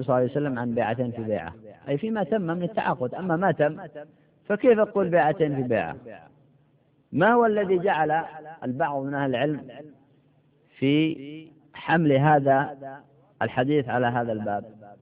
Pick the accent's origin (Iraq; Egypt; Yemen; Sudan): Yemen; ما يقال عندنا في اليمن يقال عصفور في اليد ولا عشرة فوق الشجرة